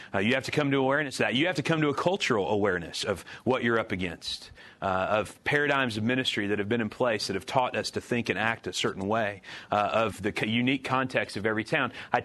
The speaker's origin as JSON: {"language": "English", "region": "Illinois", "country": "United States", "said": "again, I'm a small town farm boy from Illinois. There are more members of our church than population of my hometown."}